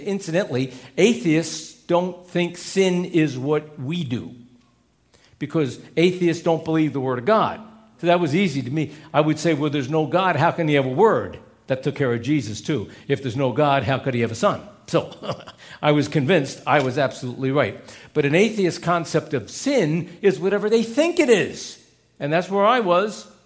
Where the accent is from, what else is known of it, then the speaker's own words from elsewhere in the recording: Reading, United States; I was the assistant to the mayor of my hometown, Reading, which is a little larger than Troy.